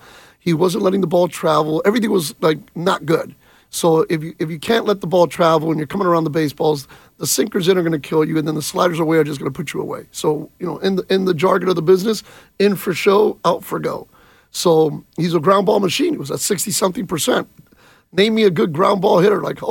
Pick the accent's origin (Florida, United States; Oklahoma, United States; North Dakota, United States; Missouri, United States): Florida, United States; Obviously, I'm from South Florida, a little bit of a different feel.